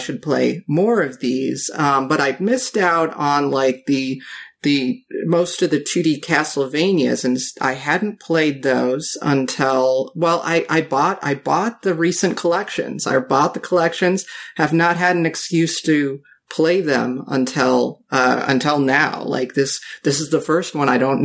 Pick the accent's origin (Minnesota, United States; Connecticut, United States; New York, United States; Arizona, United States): Minnesota, United States; I am the sicko from Minnesota, which incidentally is where … the band is from.